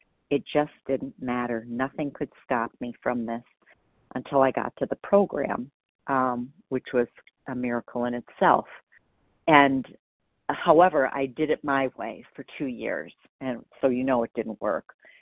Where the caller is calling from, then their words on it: Wisconsin, United States; Oh, Wisconsin.